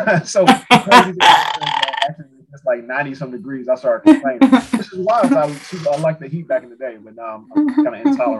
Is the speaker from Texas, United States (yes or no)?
no; Los Angeles, California, United States; also born or lived in Chicago; now in Connecticut, United States; So as you mentioned, I was born in Chicago, raised in Los Angeles, and I am